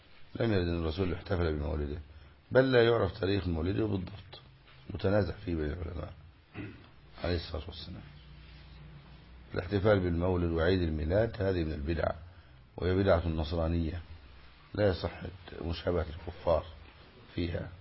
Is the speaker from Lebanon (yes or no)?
no; Egypt; عندنا في مصر